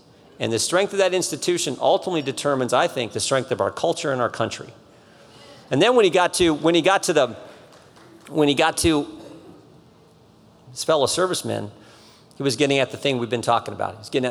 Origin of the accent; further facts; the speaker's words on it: Ohio, United States; I'm from Ohio, but I loved, because I'm old, I grew up in the 70s